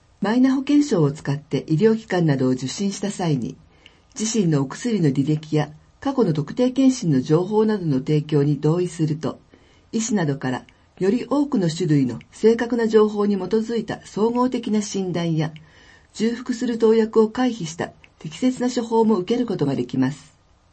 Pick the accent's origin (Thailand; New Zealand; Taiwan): New Zealand; Japanese is a second language; 今回も私の出身国、ニュージーランドの文化を紹介します。